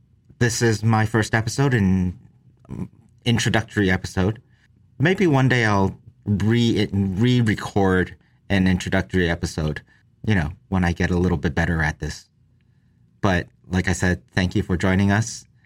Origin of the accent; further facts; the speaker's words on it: Toronto, Ontario, Canada; also born or lived in Hong Kong; While I was born in Hong Kong, I came to Toronto when I was one. I went to Boston for university and worked there for a while before coming home to this city that I've grown up in and love.